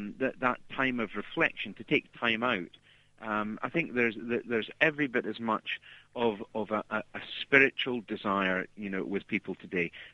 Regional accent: Dundee, Scotland, United Kingdom; accent: Scottish; now in Edinburgh, United Kingdom; Well, I'm from Dundee originally. I live just outside Edinburgh, although I work in London.

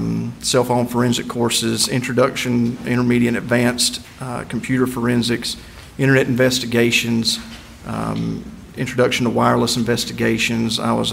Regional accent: Charlotte, North Carolina, United States; I'm from Charlotte, North Carolina.

